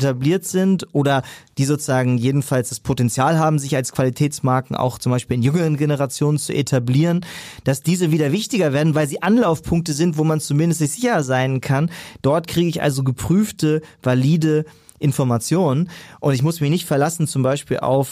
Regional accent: Ratzeburg, Schleswig-Holstein, Germany; now in Hamburg, Germany; meine Frau ist auch Hamburgerin, ich komme ursprünglich aus Ratzeburg, von daher, also wir sind hier im Norden.

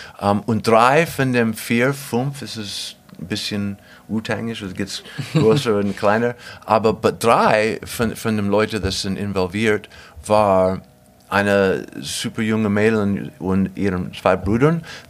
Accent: Ohio, United States; German is a second language; Ich komme aus Ohio, zwischen Cincinnati und Dayton. Adams County

